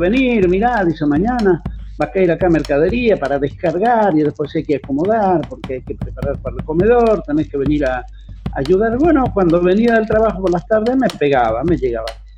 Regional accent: Bolivia; moved away as an adult; now in Buenos Aires, Argentina; bueno, yo soy de Bolivia, recién llegado.

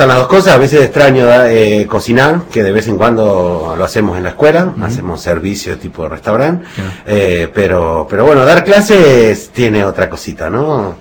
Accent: Buenos Aires, Argentina; now in Bariloche, Argentina; yo soy porteño, ¿no? Pero cuando empezás a vivir en el interior, le cuesta al porteño, estar de igual a igual, ¿no? Nosotros somos del interior

